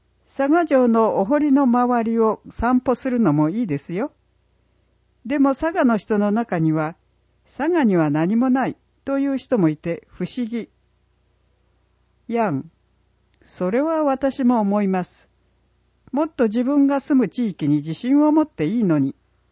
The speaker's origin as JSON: {"language": "Japanese", "country": "Slovenia", "tie": "born or raised there", "also_born_or_lived": "Osaka", "lives_now": "Saga, Japan", "said": "留学していた大阪と比べてもそう思います。故郷のスロベニア"}